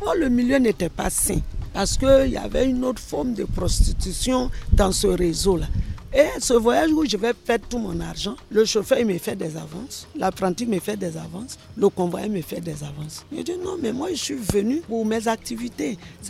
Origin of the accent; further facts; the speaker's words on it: Boundiali, Savanes, Côte d’Ivoire; now in San Pedro, Côte d'Ivoire; Je suis ivoirienne. Plus précisément de Boundiali, sous-préfecture de Kouto, mon village s'appelle Tabakoroni. Je suis à San Pedro depuis 1993.